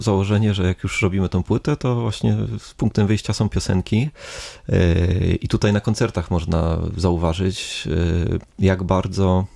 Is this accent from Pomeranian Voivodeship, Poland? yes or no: no; Łódź, Łódź Voivodeship, Poland; born there; Pochodzimy oboje z Łodzi. Tam się urodziliśmy i znamy się od dawna